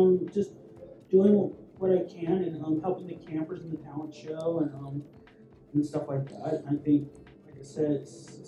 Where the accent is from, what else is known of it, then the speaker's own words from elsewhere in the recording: Auburn, California, United States; I'm from Auburn, California, up by Grass Valley.